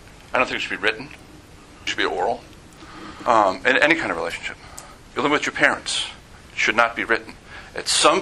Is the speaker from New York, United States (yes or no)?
yes; Manhattan, New York, United States; since I come from Manhattan, and a lot of the comments that I make are directed at the Manhattan meetings.